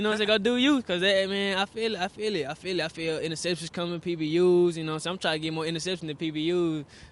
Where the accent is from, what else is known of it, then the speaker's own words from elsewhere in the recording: Houston, Texas, United States; But I like that, though, because I came from Houston.